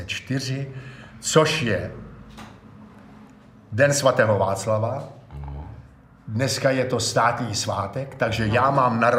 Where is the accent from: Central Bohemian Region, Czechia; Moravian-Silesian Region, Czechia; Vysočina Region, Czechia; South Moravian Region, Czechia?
Central Bohemian Region, Czechia; Krhanice; born there; já jsem se narodil na svatováclavské posvícení v Krhanicích.